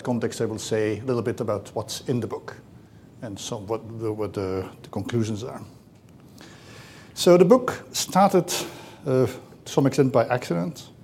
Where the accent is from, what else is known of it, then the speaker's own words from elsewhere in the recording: Belgium; English is a second language; You heard it, I come from Belgium.